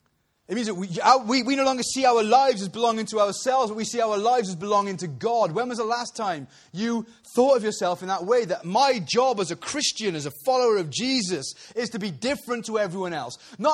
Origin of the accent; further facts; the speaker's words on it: Wales, United Kingdom; because we're Welsh and we like three things, don't we?